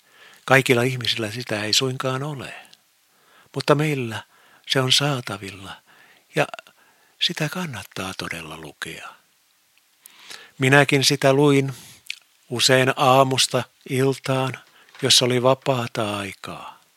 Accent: Turku, Southwest Finland, Finland; En tiedä, löytäisinkö mistään kotikaupungistani Turusta

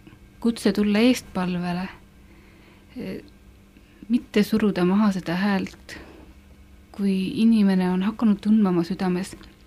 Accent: Märjamaa, Rapla County, Estonia; minu kodukandis Märjamaal. See on pisikene koht Tallinna ja Pärnu keskel ja jääb Rapla maakonda.

